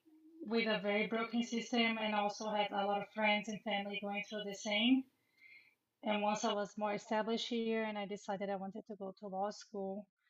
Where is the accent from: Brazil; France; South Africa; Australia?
Brazil; English is a second language; now in United States; I'm from Brazil. I am an immigrant.